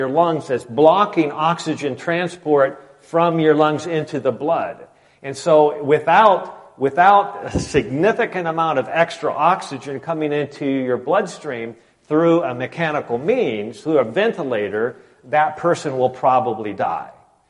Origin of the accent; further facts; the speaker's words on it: Michigan, United States; She always buys me Buckeye sweatshirts, and I'm from Michigan, right? So I feel like a traitor.